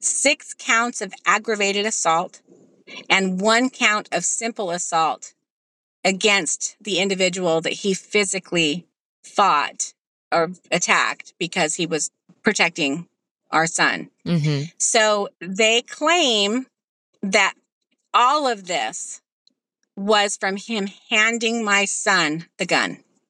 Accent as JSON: {"language": "English", "region": "Utah", "country": "United States", "said": "We are from Utah. We come, both sides of our family are hunters, gun owners."}